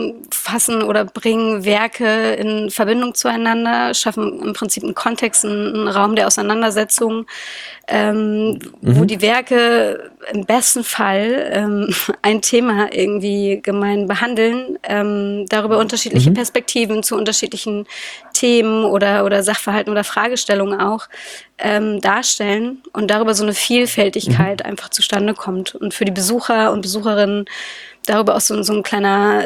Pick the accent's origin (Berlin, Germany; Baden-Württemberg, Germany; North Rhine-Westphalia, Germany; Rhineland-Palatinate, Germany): Berlin, Germany; ich bin Berliner Kind.